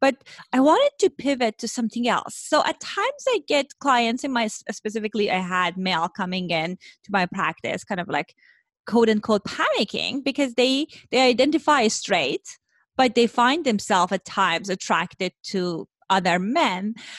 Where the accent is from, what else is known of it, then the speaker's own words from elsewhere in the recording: Iran; English is a second language; As my listeners, they know I grew up in Iran, in Middle East.